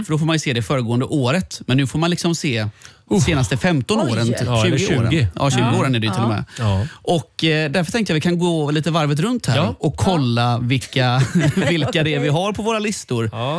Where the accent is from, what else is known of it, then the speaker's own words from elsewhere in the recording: Gothenburg, Västra Götaland County, Sweden; Jag är från Göteborg, om ni inte visste det.